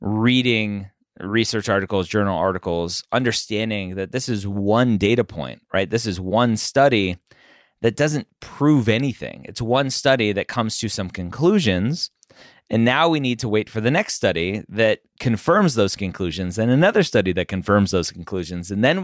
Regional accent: Florida, United States; I grew up in Florida, and you're always taught to like keep the dogs away from the lake so that the gators don't get them.

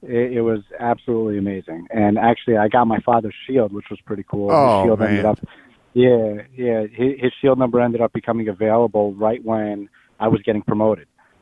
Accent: New York, United States; Long Island. And, you know, getting put right into Midtown

